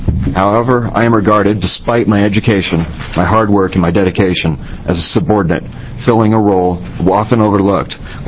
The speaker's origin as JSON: {"language": "English", "town": "Coos Bay", "region": "Oregon", "country": "United States", "said": "Members of Oregon's Health Policy Committee, I am from Coos Bay, Oregon."}